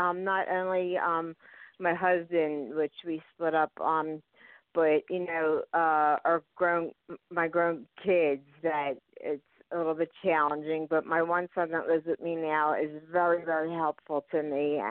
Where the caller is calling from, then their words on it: Pennsylvania, United States; I'm calling from Pennsylvania.